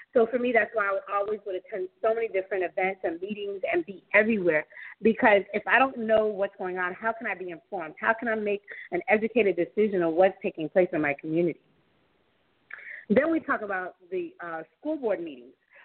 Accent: Miami, Florida, United States; I was born in Little Haiti, from Miami, born at Jackson War Hospital

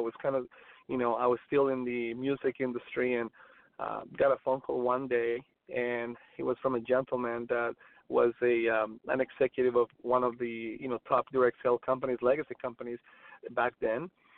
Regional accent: Colombia; I came from a very humble crib. I was born and raised in Colombia, in South America.

